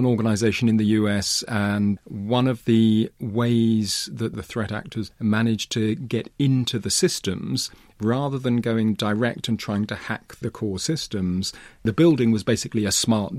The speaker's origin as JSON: {"language": "English", "region": "England", "country": "United Kingdom", "tie": "born or raised there", "also_born_or_lived": "Africa", "said": "So actually, I grew up partly in England, partly in different parts of Africa."}